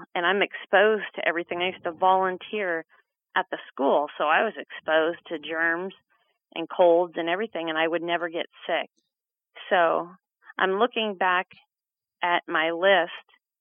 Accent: California, United States; So I grew up in California on the ranch, exposed to so many pesticides, herbicides, so many chemicals

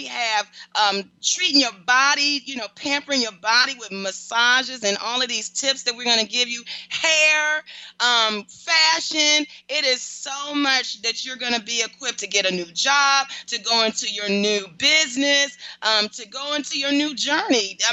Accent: Detroit, Michigan, United States; I want to just say a shout out to Detroit. I'll be in your city, my hometown.

